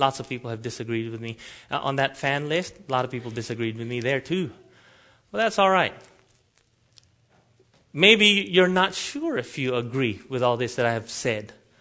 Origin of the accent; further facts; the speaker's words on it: Philippines; So I'm a Filipino, I'm an Adventist, and we had a network and we discussed all sorts of stuff with each other.